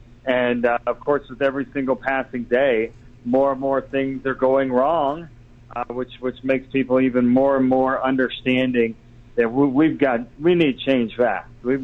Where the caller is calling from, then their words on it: Reno, Nevada, United States; You know, we're in Reno today, and we just finished swinging through the entire state.